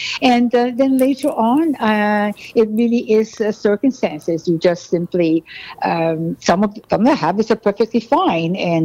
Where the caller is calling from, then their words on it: New York, United States; Actually, it's New York, if that's what you...